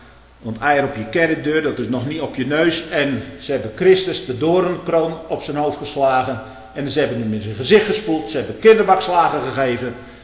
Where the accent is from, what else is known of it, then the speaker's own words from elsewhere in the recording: Overijssel, Netherlands; Ik groeide op in Veenemuiden.